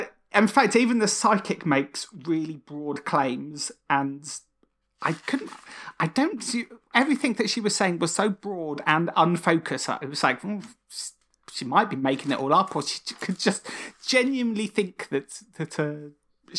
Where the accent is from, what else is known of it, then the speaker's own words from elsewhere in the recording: East of England, United Kingdom; born there; In fact, I was born in Essex, and there's part of me believes that if I'd actually stayed there and been raised there, that's who I would be right now.